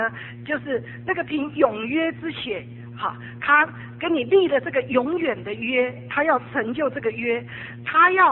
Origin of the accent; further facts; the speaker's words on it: China; 而且我们中国人那个五千年的悠久历史文化，使我们的情感是很多受压制的